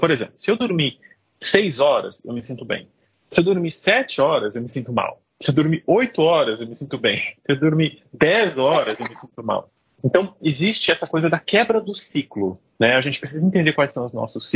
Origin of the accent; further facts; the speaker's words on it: South Region, Brazil; no sul do Brasil, de onde eu sou originário